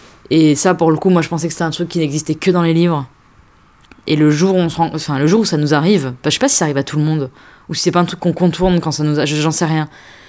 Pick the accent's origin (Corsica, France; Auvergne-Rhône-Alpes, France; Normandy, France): Auvergne-Rhône-Alpes, France; moi, je viens d'Auvergne, donc la mer, on l'a pas.